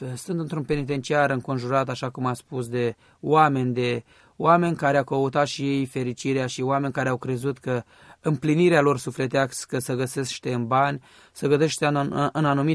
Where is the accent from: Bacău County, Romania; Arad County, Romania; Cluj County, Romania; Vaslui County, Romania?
Bacău County, Romania; Bacău; Am crescut în Bacău alături de trei frați ai mei